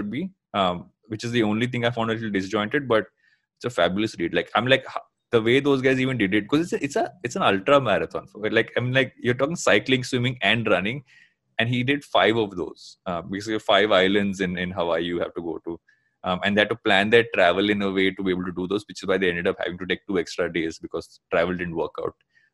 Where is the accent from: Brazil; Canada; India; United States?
India; South India; Like, I'm a rice eater, I'm South Indian, so rice is preferred.